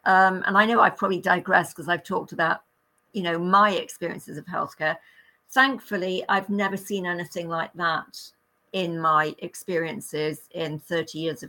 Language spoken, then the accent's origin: English; United Kingdom; I'm from Great Britain.